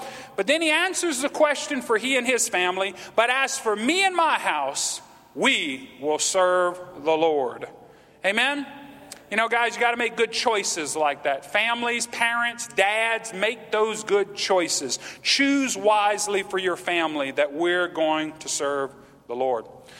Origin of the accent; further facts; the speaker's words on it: Louisiana, United States; Okay, now it's a little bit too cold for me as a Cajun, okay?